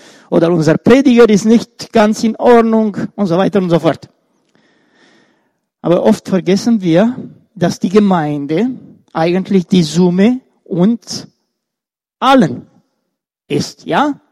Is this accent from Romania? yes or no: yes; Romania; Ihr wisst, ich stamme auch aus Rumänien und ich bin auch oft eingeladen dort.